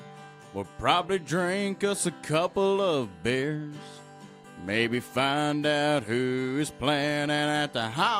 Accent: Bertram, Texas, United States; Bertram, Texas.

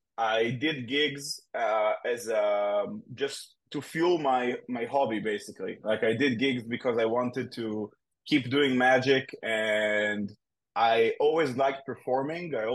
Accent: Israel; I'm from Israel, so we have in Israel we have like a society of magicians.

